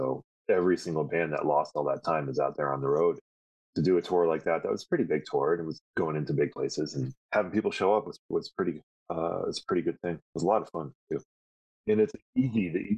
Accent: Connecticut, United States; I grew up in Connecticut on the other side of the line.

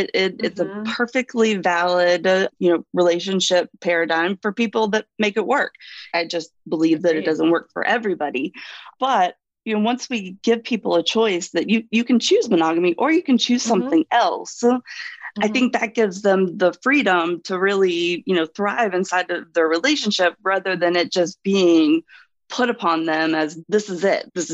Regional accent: the South, United States; Well, I grew up in the South, and, you know, my sexual education was basically, are you married?

